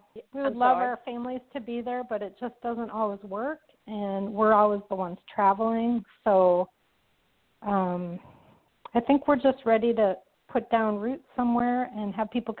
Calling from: Fort Bragg, North Carolina, United States; I am at Fort Bragg, North Carolina.

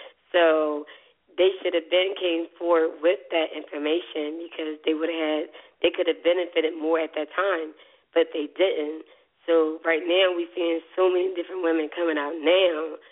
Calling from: Philadelphia, Pennsylvania, United States; I'm calling from Philadelphia.

